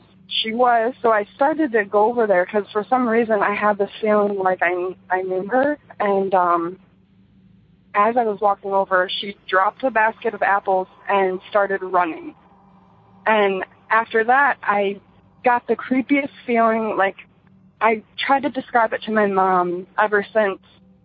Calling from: Michigan, United States; I'm calling from Michigan.

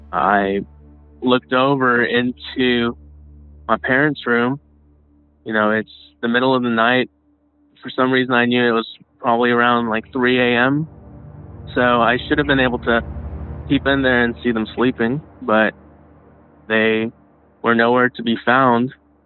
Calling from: Dallas, Texas, United States; I'm calling in from Dallas, Texas.

